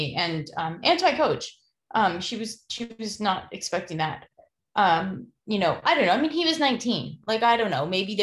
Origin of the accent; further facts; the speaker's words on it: Lancaster, Pennsylvania, United States; moved away as an adult; also born or lived in New Jersey / New York / Massachusetts; now in Houston, United States; I grew up in Pennsylvania, in Lancaster, Pennsylvania. And, you know, and then I lived some in New Jersey and New York and a little bit in Massachusetts before I landed in Texas.